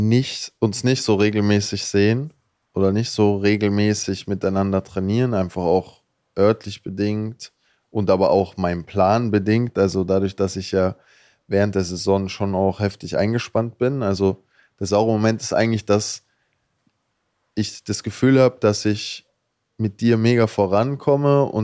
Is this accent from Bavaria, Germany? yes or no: yes; Bavaria, Germany; ich bin in Bayern aufgewachsen